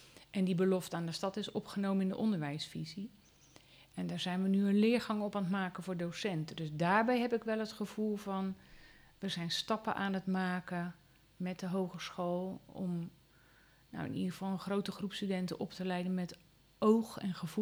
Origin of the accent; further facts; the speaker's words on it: Vlaardingen, South Holland, Netherlands; ik kom uit Vlaardingen, dat zijn ook de eeuwige mopperaars, maar niemand die wil de stad uit